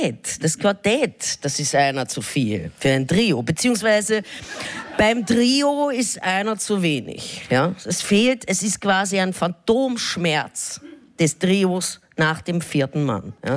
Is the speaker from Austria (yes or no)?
yes; Vienna, Austria; da fühle ich mich als Wiener schon irgendwie berufen